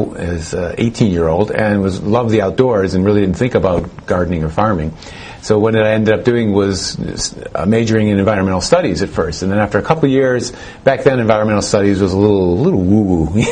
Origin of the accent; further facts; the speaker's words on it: Connecticut, United States; So I grew up in Connecticut, and I grew up in the shadow of my Italian grandparents' farm.